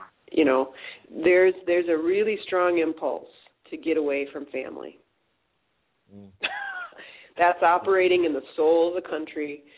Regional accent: United States; You know, I am an American, and I work in this American field of consciousness

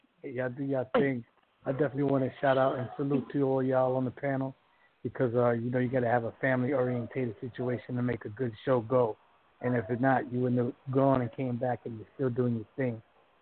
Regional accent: Queens, New York, United States; I'm from Queens.

